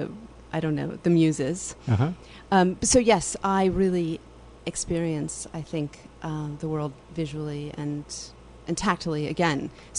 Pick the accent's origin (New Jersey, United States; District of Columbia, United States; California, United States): District of Columbia, United States; Washington; And I grew up in Washington, D.C., and spend time when I go back home at the National Gallery